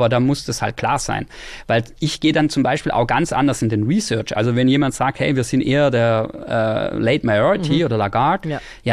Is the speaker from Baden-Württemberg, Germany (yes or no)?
yes; Baden-Württemberg, Germany; ich komme ja aus dem Schwabenland. Da heißt da, wir können alles außer Hochdeutsch, wie man wahrscheinlich jetzt auch im Zuge des Podcasts gemerkt hat.